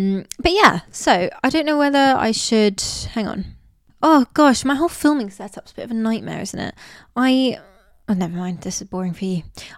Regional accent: United Kingdom; Not remembering that I'm British and I have a British passport, right?

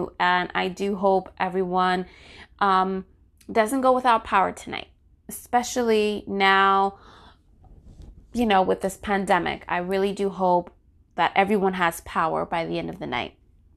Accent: New Jersey, United States; In my home state, New Jersey, Governor Murphy issued a state of emergency

